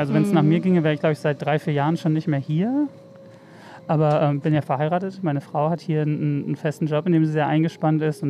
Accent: North Rhine-Westphalia, Germany; now in Berlin, Germany; Ich bin ja aus Westfalen, also Bielefeld, Lemgo, Extertal, da die Gegend für die Leute, die es kennen. Und ich bin eher tatsächlich so zum Arbeiten hierhin.

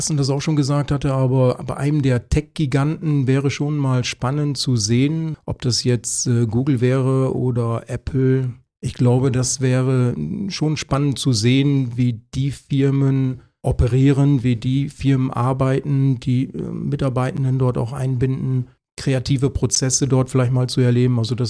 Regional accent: North Rhine-Westphalia, Germany; Ja, ich bin im Münsterland groß geworden, sind so ungefähr 400 Kilometer nördlich von hier.

